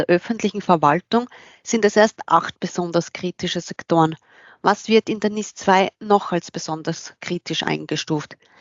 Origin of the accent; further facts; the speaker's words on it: Austria; Bei uns in Österreich heißt das Pendant GovZERT.